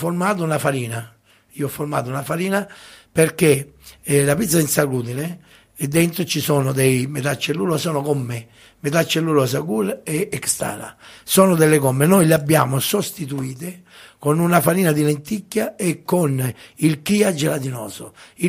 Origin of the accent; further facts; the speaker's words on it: Barcellona Pozzo di Gotto, Sicily, Italy; La cosa che volevo specificare è che sono di Barcellona, Messina.